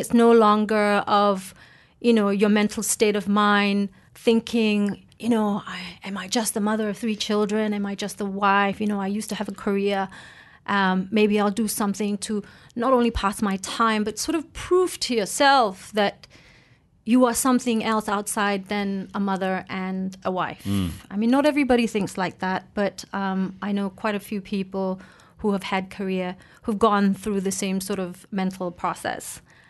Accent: West Java, Indonesia; I'm half Indonesian and half English, but I was brought up in Indonesia in a village in West Java.

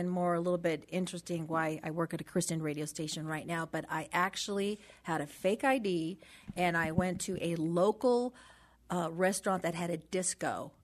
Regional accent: San Pedro, California, United States; No, actually born and raised in San Pedro.

